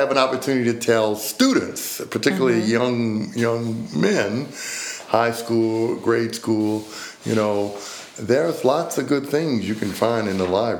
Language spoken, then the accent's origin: English; New Orleans, Louisiana, United States; So I grew up in Uptown New Orleans, fairly close to Audubon Park.